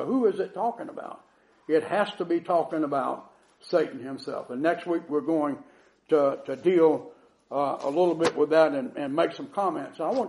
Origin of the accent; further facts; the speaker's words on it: United States; I'm really glad that I'm an American.